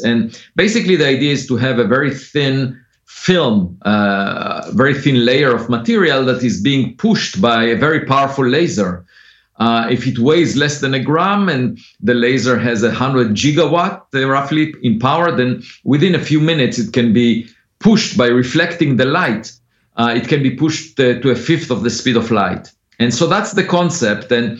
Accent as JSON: {"language": "English", "country": "Israel", "tie": "born there", "second_language": "English", "said": "And but then I was born in Israel, and I had to serve in the military."}